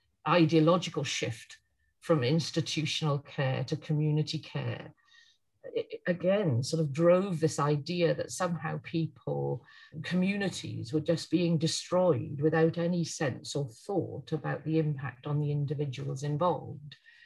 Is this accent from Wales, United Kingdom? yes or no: yes; Wales, United Kingdom; I grew up in Wales. I think it's an important factor in my life that I grew up within a small community, in fact, a very small community, basically lived in the middle of nowhere